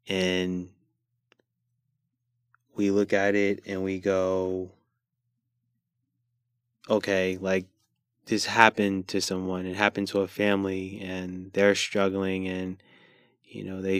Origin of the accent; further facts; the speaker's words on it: New York City, New York, United States; those happened in the place that I'm from. I'm from New York City.